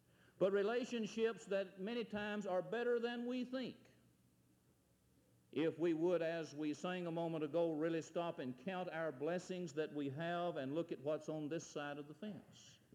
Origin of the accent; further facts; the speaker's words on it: United States; I'm thankful that I'm an American.